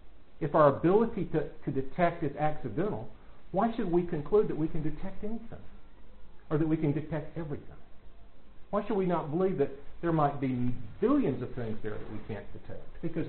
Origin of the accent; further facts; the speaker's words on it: United States; I grew up in America hearing how terrible communism is.